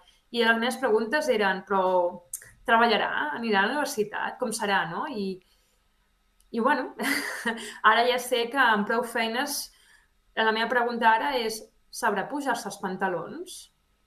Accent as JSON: {"language": "Catalan", "town": "Barcelona", "region": "Catalonia", "country": "Spain", "lives_now": "Andorra", "said": "nosaltres som de Barcelona, l'arribar a Andorra doncs no teníem aquesta xarxa familiar"}